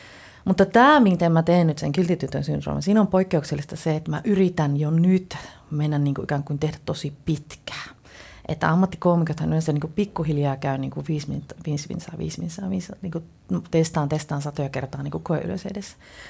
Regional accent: North Ostrobothnia, Finland; accent: Oulu dialect; kun joskus jossain näytelmässä mulla saattaa tulla Oulun murteen joku pieni

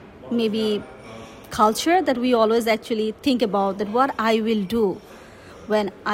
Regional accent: Bangladesh; English is a second language; but where actually I'm from Bangladesh, from South Asia.

